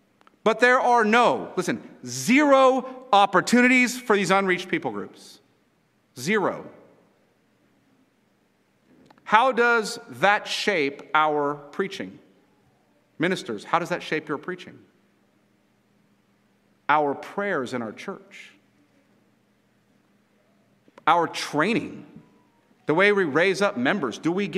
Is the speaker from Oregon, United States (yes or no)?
no; California, United States; I drive around Greenville, which is just, as a Californian, you have to understand.